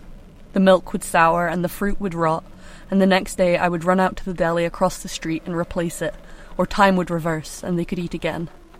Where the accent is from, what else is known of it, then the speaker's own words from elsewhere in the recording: Arizona, United States; and I was born later the same day. Our mothers never met, but they could hear each other screaming. Growing up in Arizona, Mickey would tell me that we were the same Sagittarius star children.